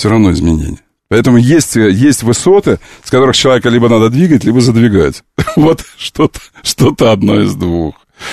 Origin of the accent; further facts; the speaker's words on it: Volgograd, Volgograd Oblast, Russia; Ты знаешь, я школу закончил в Волгограде